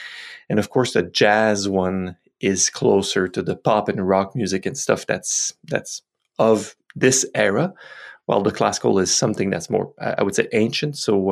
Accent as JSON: {"language": "English", "region": "Quebec", "country": "Canada", "tie": "born or raised there", "also_born_or_lived": "Montreal", "said": "I was in Montreal for years. Now I'm back in my hometown, which is closer to Ottawa, but on the Quebec side."}